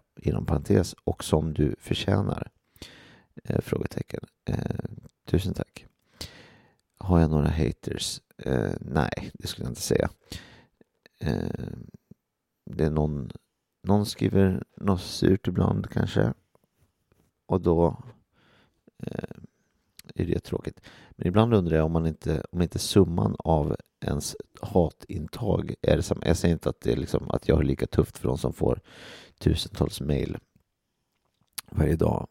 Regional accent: Gimo, Uppsala County, Sweden; De har fått en ny pizzameny på pizzerian i Gimo där jag kommer ifrån.

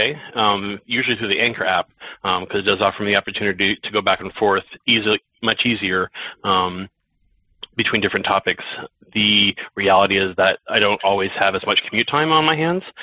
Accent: Ohio, United States; Yes, I'm originally from Ohio.

